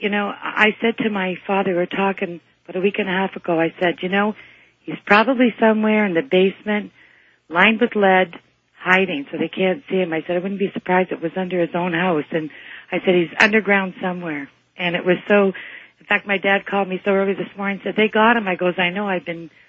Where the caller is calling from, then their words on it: Canada; I'm calling from Canada.